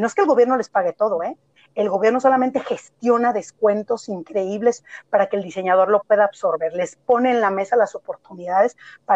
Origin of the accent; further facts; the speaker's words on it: Mexico; soy mexicana y soy muy orgullosa de serlo